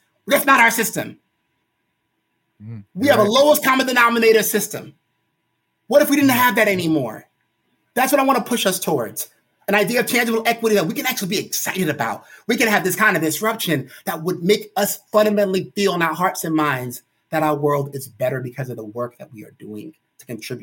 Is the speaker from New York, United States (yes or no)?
yes; Brooklyn, New York, United States; Because I fundamentally feel that growing up in Brooklyn, New York, and our school system, had that been reversed, I think I would have been screwed.